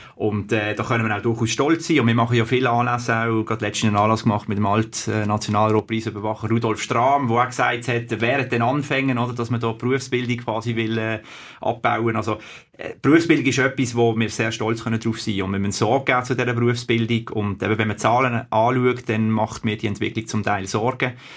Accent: Zwingen, Basel-Landschaft, Switzerland; now in Laufen, Switzerland; Ja, also ich komme aus dem Laufental, das ist vielleicht einmal als erstes. Zwingen geboren, wohne aber seit 20 Jahren in Laufen.

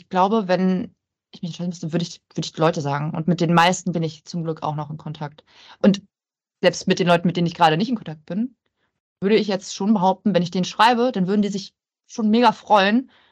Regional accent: Stralsund, Mecklenburg-Vorpommern, Germany; den ich aus meiner Heimatstadt Stralsund

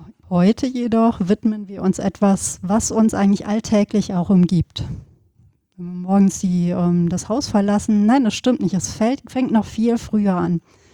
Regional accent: North Rhine-Westphalia, Germany; wir kommen ja auch beide aus Gegenden, du aus dem Bergischen, ich aus dem Sauerland, wo es immer viel geregnet hat.

